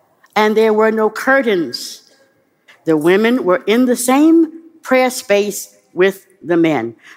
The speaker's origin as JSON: {"language": "English", "region": "the South", "country": "United States", "tie": "born or raised there", "said": "I didn't become a Muslim, certainly, to sit in the back of the bus. I grew up in the South."}